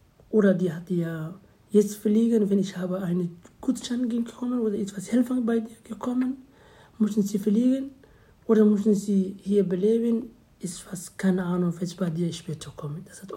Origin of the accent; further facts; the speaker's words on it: Mogadishu, Banaadir, Somalia; born there; German is a second language; Ich bin geboren in Somalia, in Mogadischu. Ich bin geboren hier in Somalia, in Mogadischu, seit 1. Oktober 1993.